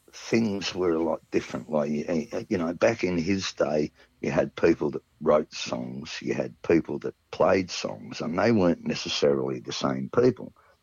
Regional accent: Australia; I am an Irishman as well as an Australian, you know.

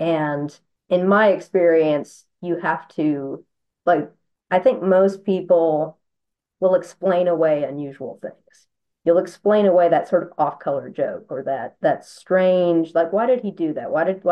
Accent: the South, United States; I'm from the South, so I was just like, yep, I know what that is.

